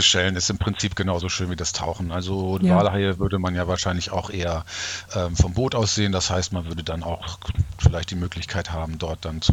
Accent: Northern Germany, Germany; Das andere, was mich natürlich auch noch als Norddeutscher so ein bisschen sehr gestört hat, war das ewig warme Wetter

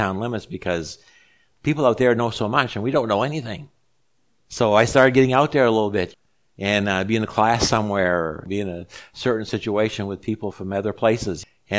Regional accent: Maine, United States; Oh, I said, I'm from Maine.

